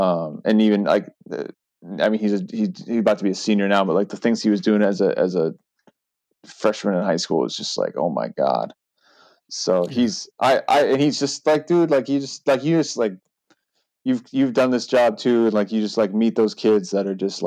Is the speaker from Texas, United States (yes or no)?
no; Colorado, United States; which I grew up, like I'm from Colorado, so I grew up on Mountain time